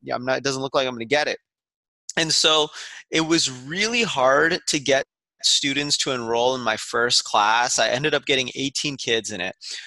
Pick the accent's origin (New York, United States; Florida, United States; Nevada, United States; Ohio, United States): Nevada, United States; Las Vegas; I grew up in Las Vegas, Nevada. Not a lot of people grow up there. And yeah, I was born and raised.